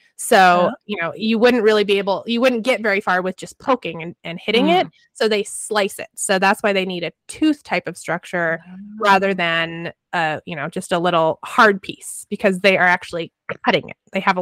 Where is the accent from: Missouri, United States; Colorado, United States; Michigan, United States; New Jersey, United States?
Colorado, United States; a mate down in southern Colorado. We're from Colorado.